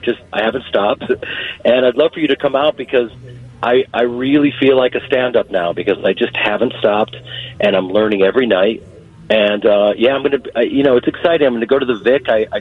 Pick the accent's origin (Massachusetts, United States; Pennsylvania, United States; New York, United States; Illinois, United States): Illinois, United States; Evanston; grew up at Evanston